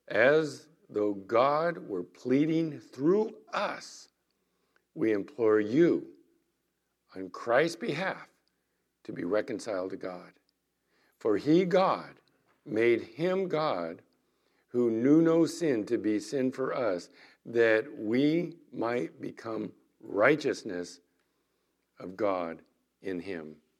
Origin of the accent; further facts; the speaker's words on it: San Diego, California, United States; also born or lived in El Centro; I grew up in San Diego, went to the desert and been down there for 40 years.